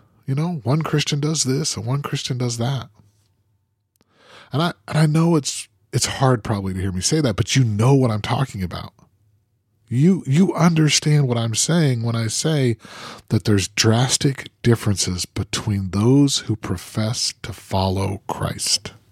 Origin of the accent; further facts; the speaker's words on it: Utah, United States; I grew up in Utah. And when I grew up there, a large percentage of the Mormons were in that club.